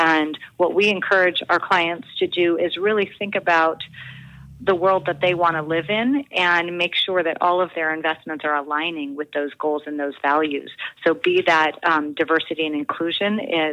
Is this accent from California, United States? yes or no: yes; Oakland, California, United States; I'm from Oakland. Yeah, my family moved to Oakland when I was 5, and I've lived here most of my life.